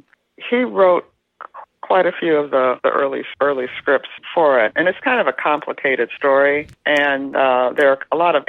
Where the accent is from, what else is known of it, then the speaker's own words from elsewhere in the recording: Columbia, United States; now in Chicago, United States; growing up in Columbia, my earliest memories were of my mother and her bridge club, the Bridgettes